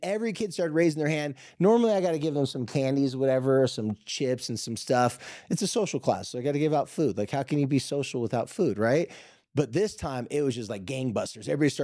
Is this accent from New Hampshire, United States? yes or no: no; Carlsbad, California, United States; I remember in my hometown in Carlsbad when I lived by the beach